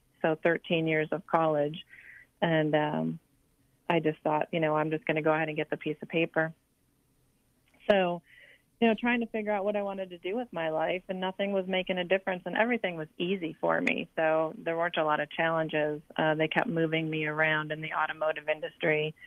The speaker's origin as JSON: {"language": "English", "town": "Detroit", "region": "Michigan", "country": "United States", "tie": "born there", "said": "I was born in the Detroit, Michigan area. And my dad was an alcoholic, factory worker, seventh grade education."}